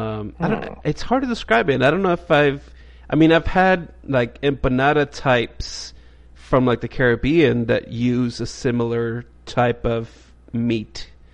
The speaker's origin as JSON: {"language": "English", "town": "New York City", "region": "New York", "country": "United States", "tie": "born or raised there", "lives_now": "Greenville, United States", "said": "So I grew up in New York, right? And the section of New York that I grew up in the North Bronx, was heavily Jamaican."}